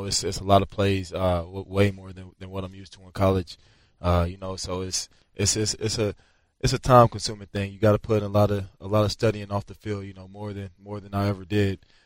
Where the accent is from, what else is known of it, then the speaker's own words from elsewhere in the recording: Clemson, South Carolina, United States; Yeah, I'm from Clemson. My address says Central, but I'm from Clemson.